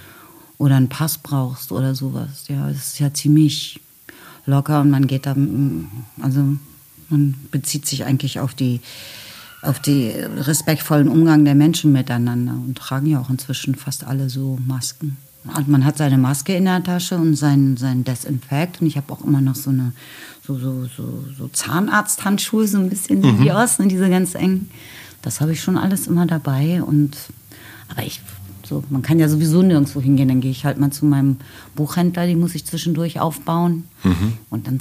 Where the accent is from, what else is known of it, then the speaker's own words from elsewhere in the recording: West Germany, Germany; ich sage, ich komme aus dem Westen